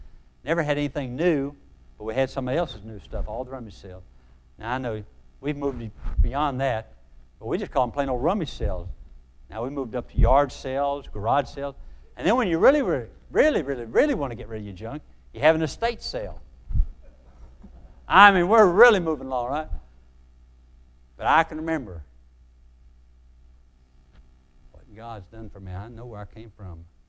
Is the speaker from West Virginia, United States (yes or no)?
yes; West Virginia, United States; Because, I mean, you know, I'm from West Virginia. We got the four R's, writing, reading, arithmetic, and road to Cleveland.